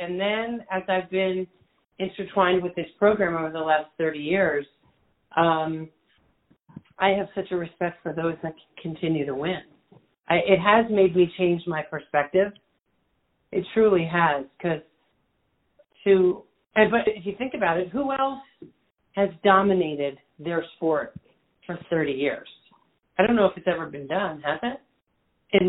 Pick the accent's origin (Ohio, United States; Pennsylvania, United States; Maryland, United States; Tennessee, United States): Pennsylvania, United States; Philadelphia; Like, I grew up in the Philly area, right? So I was always a Phillies fan and Eagles and Sixers and all that.